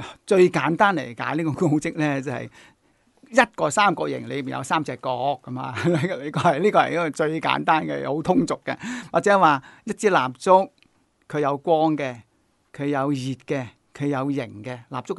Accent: China; 我们中国人经常说求同存异

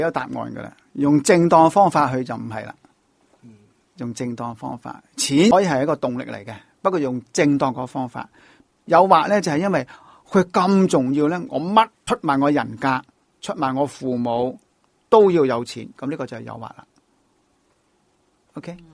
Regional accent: Dongguan, Guangdong, China; 我係東莞嘅，我係東莞人嚟嘅。咁啊，東莞係富啦，舊時有四小龍加四小富。

